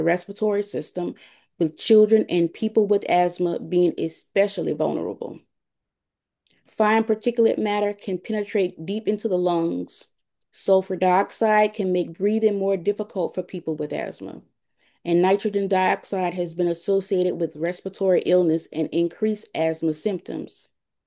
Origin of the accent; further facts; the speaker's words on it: Louisiana, United States; As a child growing up in Cancer Alley, I suffered from severe asthma that often made it difficult just to be a kid.